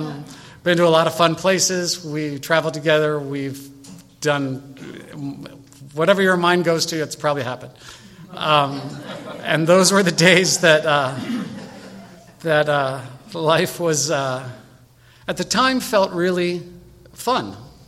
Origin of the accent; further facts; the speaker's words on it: Northridge, California, United States; I grew up in the Northridge area, so immediately, you know, curious about my family. My parents were still in the same house that I grew up